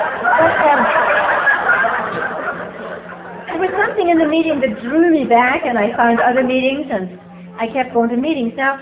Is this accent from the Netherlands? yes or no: no; Northern Ireland, United Kingdom; I come from Ireland, and I come from the northern part of Ireland, and the graffiti that we put in our walls, there is no surrender.